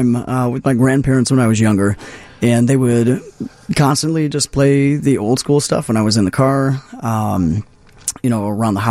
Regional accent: Chicago Heights, Illinois, United States; South suburbs, Chicago South Heights, yeah.

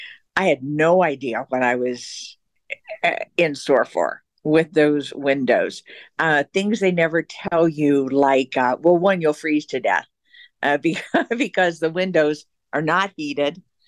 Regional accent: Evanston, Illinois, United States; And I came in from Evanston.

